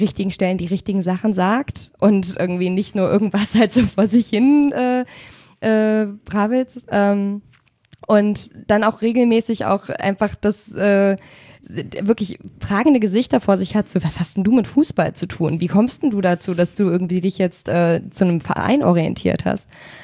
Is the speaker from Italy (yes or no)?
no; Spandau, Berlin, Germany; Ich komme aus Spandau